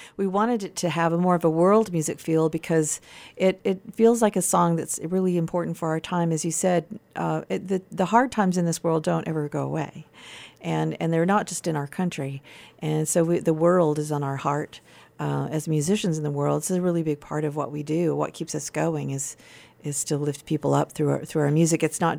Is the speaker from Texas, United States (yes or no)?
yes; Texas, United States; people will always say, now, where are you from? We're in Texas. And we say, well, we like to call it the Upper East Side.